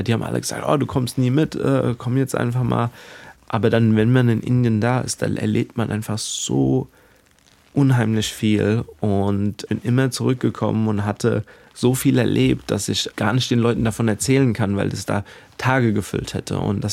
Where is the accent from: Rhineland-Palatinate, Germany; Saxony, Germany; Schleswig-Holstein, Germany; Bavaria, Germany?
Rhineland-Palatinate, Germany; Mainz; also born or lived in India / Dubai; Ich bin mit 16 nach Mainz zurückgekommen, habe dort mein Abitur im Frauenlob-Gymnasium gemacht